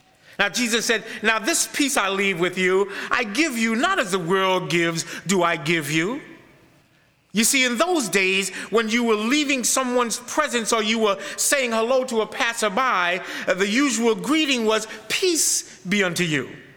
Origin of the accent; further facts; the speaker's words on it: Brooklyn, New York, United States; I'm from Brooklyn, New York. I grew up in the Crown section of Brooklyn, New York, amongst a lot of Hasidic Jews